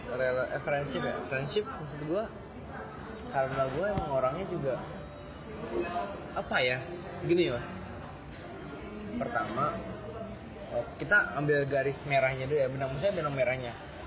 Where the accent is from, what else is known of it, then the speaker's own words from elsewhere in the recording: Cikampek, West Java, Indonesia; also born or lived in Makassar; gue pindah kan ke Cikampek. Jadi otomatis temen SD gue tuh dari SD tuh di Cikampek sampai SMA, ya kan.